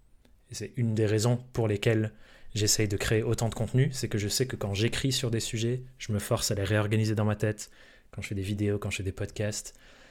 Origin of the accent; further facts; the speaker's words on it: France; also born or lived in England; je suis anglais de naissance, mais j'ai grandi en France. Donc je maîtrise les deux langues parfaitement